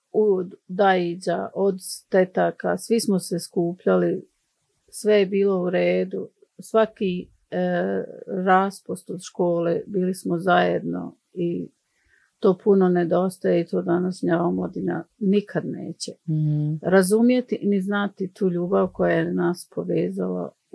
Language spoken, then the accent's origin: Bosnian; Bihać, Federation of Bosnia and Herzegovina, Bosnia & Herzegovina; iz sela Spahića kod Bihaća.